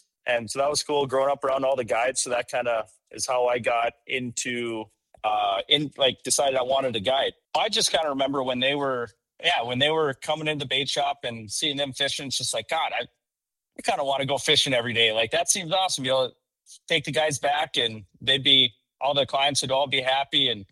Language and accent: English; Devils Lake, North Dakota, United States; Yeah, you know, I grew up in Devil's Lake, just about in Mulford's Bay, just about a mile from Woodland Resort.